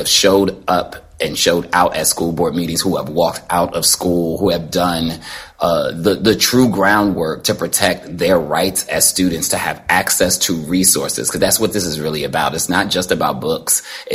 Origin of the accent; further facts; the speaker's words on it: Plainfield, New Jersey, United States; they kept the book on the shelf 20 minutes from where I grew up in Plainfield, New Jersey.